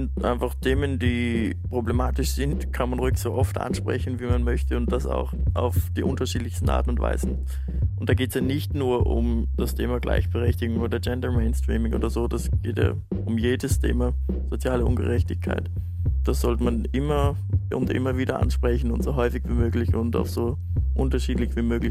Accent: Vorarlberg, Austria; also ich komme aus Vorarlberg, das ist ganz auf der anderen Seite von Österreich

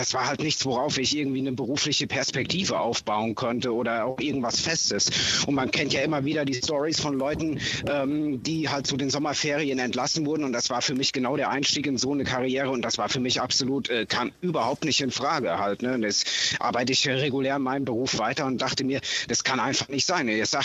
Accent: Cologne, North Rhine-Westphalia, Germany; Ich bin aus Köln, um genau zu sein.

